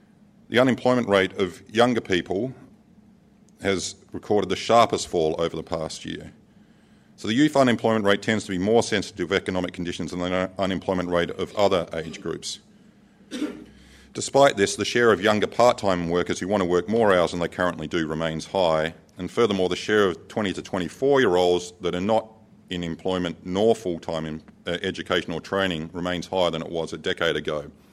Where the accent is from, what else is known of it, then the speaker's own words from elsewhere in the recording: South Australia, Australia; So I'm from South Australia, is why I'm doing this